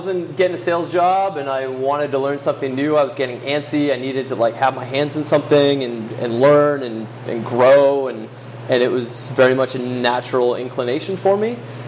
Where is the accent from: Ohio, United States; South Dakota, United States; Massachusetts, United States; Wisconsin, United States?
Massachusetts, United States; Boston; moved away as an adult; also born or lived in Seattle; now in Portland, United States; I grew up in Boston until I was 18, went to school in Seattle, and then moved here afterwards. So I've been here 9 years now, I think.